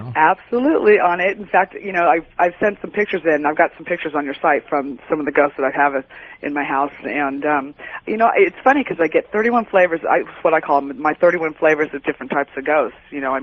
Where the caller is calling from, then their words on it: Long Beach, California, United States; This is Tuesday, and I'm calling from Long Beach.